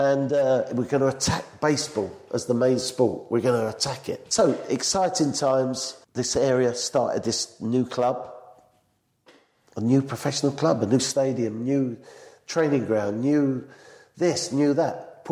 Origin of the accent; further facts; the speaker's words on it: England, United Kingdom; I'm from England.